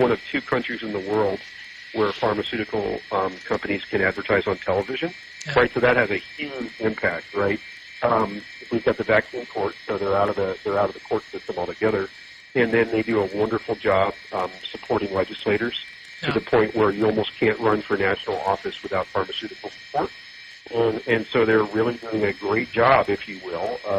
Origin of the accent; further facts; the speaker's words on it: United States; I mean, I grew up in the United States in the 70s and 80s